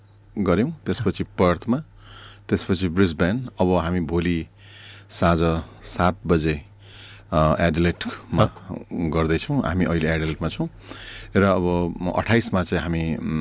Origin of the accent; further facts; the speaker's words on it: Darjeeling, West Bengal, India; म एउटा साधारण फ्यामिलीमा जन्मेको र म दार्जिलिङमा जन्मेँ पढेँ सेन्ट रोज स्कुल र कलेज मैले गभर्मेन्ट कलेज दार्जिलिङको गभर्मेन्ट कलेजबाट पढेँ